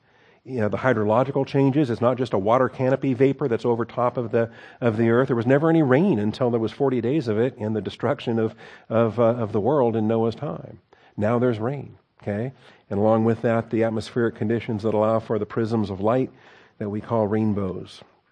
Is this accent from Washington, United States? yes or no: yes; Seattle, Washington, United States; now in Texas, United States; like where I grew up in Seattle, Washington, on a blue sky day, you can see Mount Rainier.